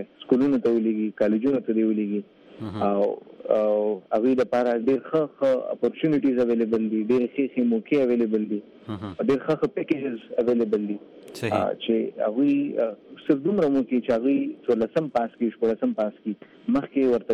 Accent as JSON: {"language": "Pashto", "country": "Pakistan", "said": "زه یو پاکستاني یم، زه پښتون یم، نو زه د پاکستان هم شهري یم"}